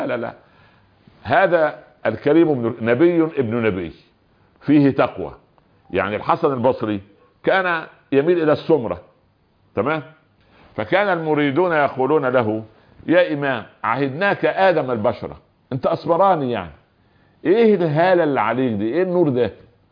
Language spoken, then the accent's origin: Arabic; Egypt; يعني عندنا في مصر الخيال المآتة اللي كان يحطوه في الغيط ده